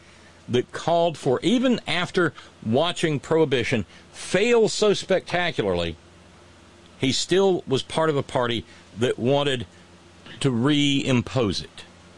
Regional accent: Alabama, United States; Alabama doesn't mean that it's Alabama centric. It just happens to be that I saw that come from my hometown.

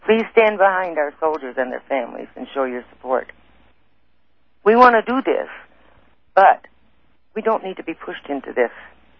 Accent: Florida, United States; I'm actually from Florida, but I'm up here for a funeral.

